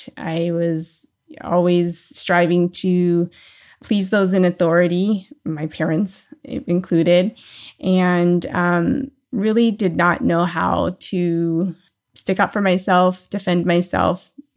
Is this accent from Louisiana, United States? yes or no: yes; New Orleans, Louisiana, United States; born there; So I was born in New Orleans, Louisiana.